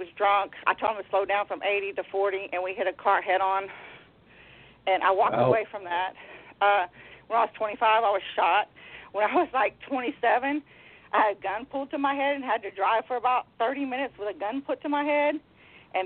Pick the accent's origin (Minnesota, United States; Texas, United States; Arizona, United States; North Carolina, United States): Texas, United States; Baytown; I was from Baytown.